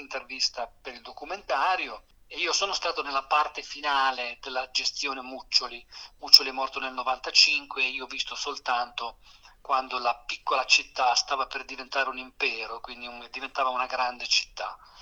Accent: Sassuolo, Emilia-Romagna, Italy; born there; sono appunto nato a Sassuolo, provincia di Modena

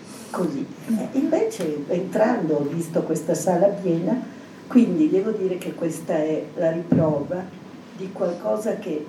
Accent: Turin, Piedmont, Italy; io vengo dal Piemonte, vengo da Torino

